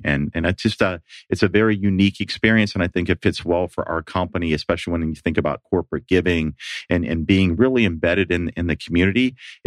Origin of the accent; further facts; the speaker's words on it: Pittsburgh, Pennsylvania, United States; also born or lived in Denver / Washington, D.C.; And I grew up in Pittsburgh and moved a number of places. I moved out west to Denver, moved back to Washington, D.C., and spent the first 20 ye